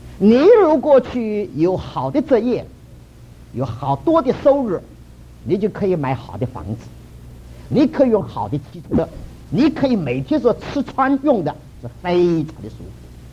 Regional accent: China; 我们中国人很常常有点不大好意思，就讲到人有一个欲望，就是 sex 的问题，这是一种自然的。

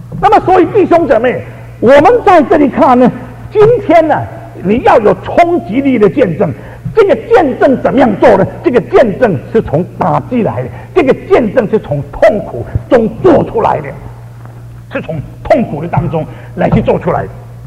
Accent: Singapore; 霍牧师知道我是新加坡人。

